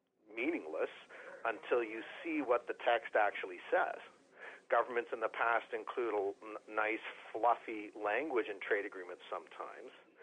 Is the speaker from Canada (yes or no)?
yes; Canada; It's striking to me as a Canadian.